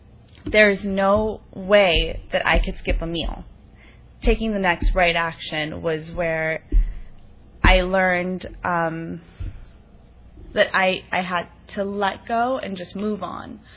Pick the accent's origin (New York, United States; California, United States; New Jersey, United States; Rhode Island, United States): California, United States; Beverly Hills; I grew up in Beverly Hills. We were the quote-unquote Brady Bunch.